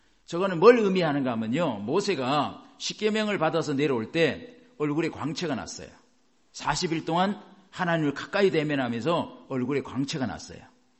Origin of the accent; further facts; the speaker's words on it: South Korea; 여러분, 우리나라 사람하고 미국 사람하고 생각이 틀린 게 많아요.